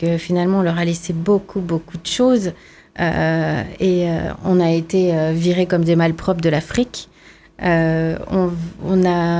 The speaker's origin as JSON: {"language": "French", "country": "France", "said": "quand moi je vois tous ces drapeaux palestiniens chez nous en France"}